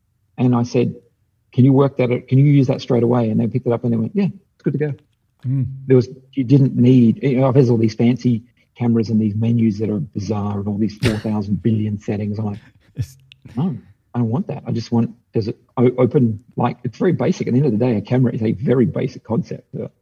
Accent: Australia; I'm like, oh, no, sorry. I'm a kid from Australia.

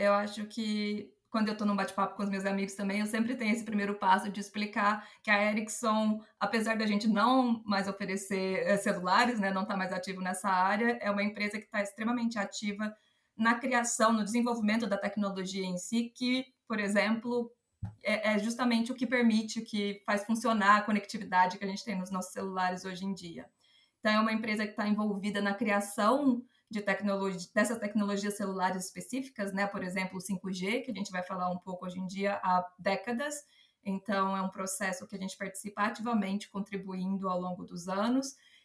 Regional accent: Brazil; moved away as an adult; now in Europe; sou brasileira, formada advogada, trabalhei no Brasil como advogada por muitos anos e me mudei para a Europa em 2019

